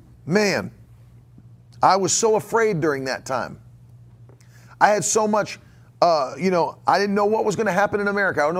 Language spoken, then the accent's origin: English; West Virginia, United States; There was a lady back at my hometown in West Virginia that hung herself in her garage